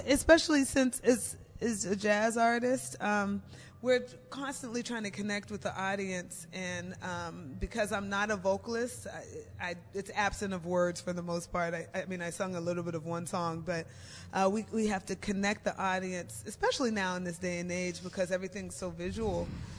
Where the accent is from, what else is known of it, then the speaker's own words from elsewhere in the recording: Aurora, Colorado, United States; Also, I'm going back to my home state, Fort Collins, Colorado, even though I'm from Aurora.